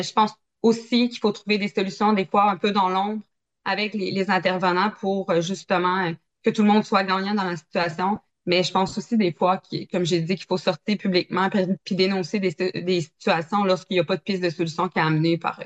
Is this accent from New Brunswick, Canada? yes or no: no; Havre-Saint-Pierre, Quebec, Canada; je suis native d'Or-Saint-Pierre puis j'ai toujours aimé mon coin de pays.